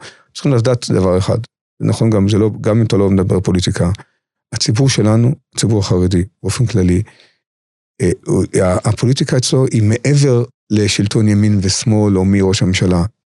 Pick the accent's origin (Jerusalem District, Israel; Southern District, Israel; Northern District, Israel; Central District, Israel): Central District, Israel; Bnei Brak; born there; אנחנו נולדתי בבני ברק